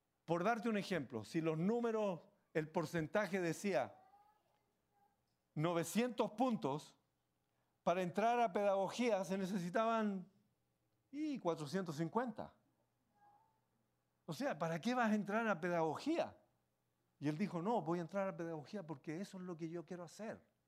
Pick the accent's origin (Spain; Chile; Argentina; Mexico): Chile; En mi país, en la iglesia donde Xavi y yo y muchos miembros de mi familia conocimos al Señor